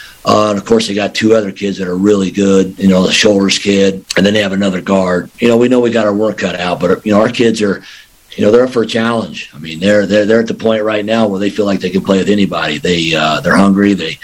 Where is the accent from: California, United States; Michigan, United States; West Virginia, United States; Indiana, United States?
Indiana, United States; You know, I'm from Indiana. I'm an Indiana fan, so I know about him and read about him.